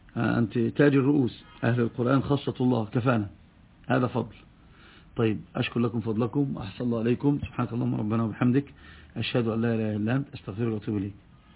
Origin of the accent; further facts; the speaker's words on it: Alexandria, Alexandria Governorate, Egypt; لأن احنا عندنا في اسكندرية وهذا الصحيح سنين طوال يدرسون منار السبيل